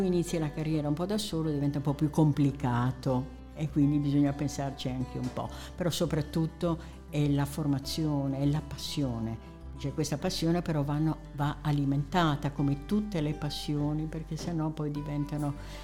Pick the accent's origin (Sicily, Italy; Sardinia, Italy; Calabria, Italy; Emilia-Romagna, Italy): Sardinia, Italy; Siurgus Donigala; Ecco, non ho premesso che io vengo da un paese. Il mio paese si chiama Siurgus Donegal.